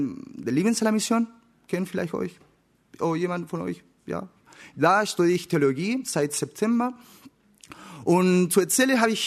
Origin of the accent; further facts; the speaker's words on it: Chile; German is a second language; now in Germany; Ich komme aus Chile.